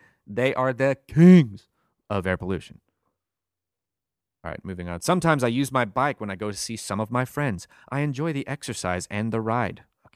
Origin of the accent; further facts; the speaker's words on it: Dallas, Texas, United States; I come from Dallas. We thrive on congestion and traffic jams, all right?